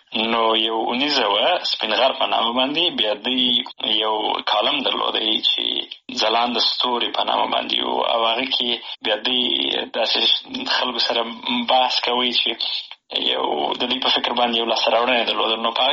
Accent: Helmand, Afghanistan; also born or lived in Bagram / Pakistan / Kandahar / Nangarhar; نو زه په بګرام کې پیدا شوی یم. او وروسته د هغې نه د فامیل هجرت ته اړ شوی و، پاکستان ته تللی و د یو څه موده ورې و. د هغې نه وروسته بیا بېرته راغلی یو په هلمند کې. نو خاپوړې مې په هلمند کې کړي دي.

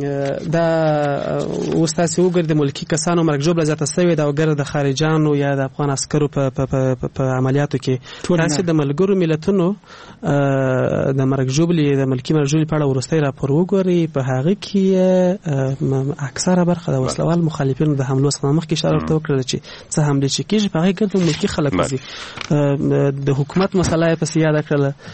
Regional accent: Kandahar, Afghanistan; زه خپل د کندهار يم، زه خپل د کندهار پنجوایي پیژنم، ټول صاحب بلدم

